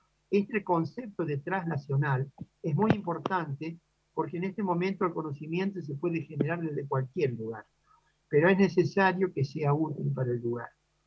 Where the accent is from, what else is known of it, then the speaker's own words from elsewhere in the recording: Córdoba, Argentina; Yo soy cordobés, yo soy profesor titular de pediatría en Córdoba.